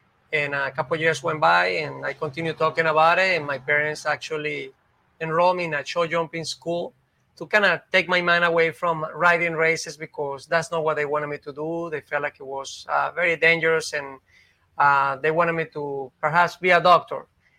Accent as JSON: {"language": "English", "country": "Venezuela", "said": "I'm from Venezuela"}